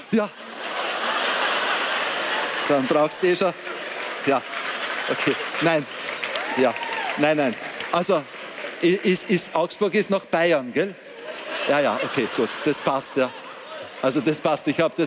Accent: Vienna, Austria; born there; ich bin ein gebürtiger Wiener

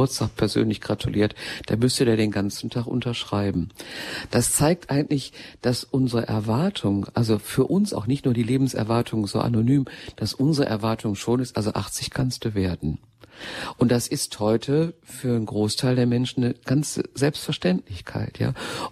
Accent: Gelsenkirchen, North Rhine-Westphalia, Germany; ich komme ja nun wirklich aus Gelsenkirchen

